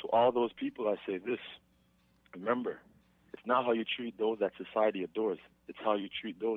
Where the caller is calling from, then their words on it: Laval, Quebec, Canada; Right now, I'm calling from Laval.